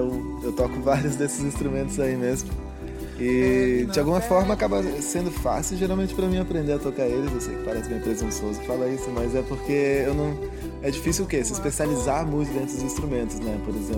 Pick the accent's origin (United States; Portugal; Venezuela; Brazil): Brazil; Farroupilha, Rio Grande do Sul; born there; que eu nasci em Farroupilha, pra quem não sabe, lá no Rio Grande do Sul, lá no interior, né, do Sul